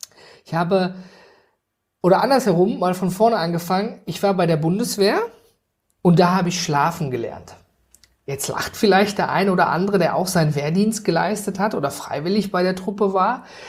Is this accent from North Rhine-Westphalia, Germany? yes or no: yes; North Rhine-Westphalia, Germany; Ich komme aus dem Ruhrgebiet, wir sind da sehr einfach gestrickt